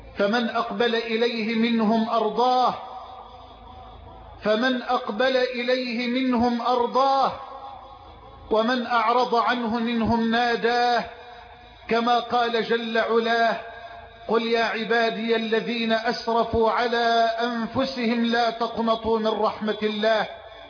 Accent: Egypt; بلدنا مصر

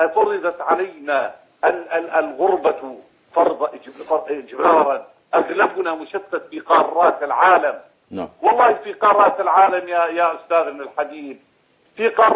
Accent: Syria; نحن سورية، بلدنا وطننا، هذا هو انتماؤنا.

